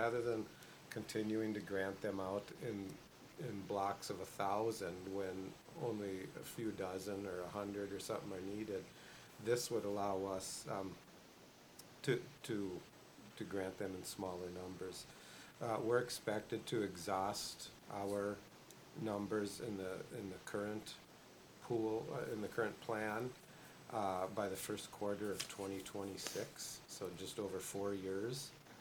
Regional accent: Hazen, North Dakota, United States; my hometown of Hazen, we have the old traditional landline phone numbers

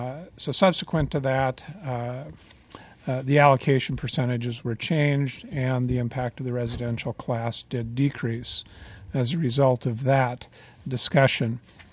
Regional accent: Norway; accent: Norwegian; English is a second language; It doesn't work well with my Norwegian accent, apparently.

